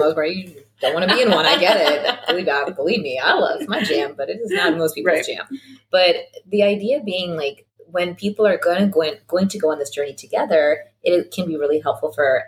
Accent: Midwest, United States; I'm from the Midwest. We're in a Russian background.

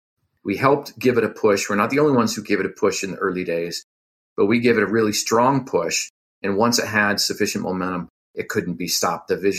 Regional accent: Utah, United States; because that's a hot topic in my home state of Utah right now.

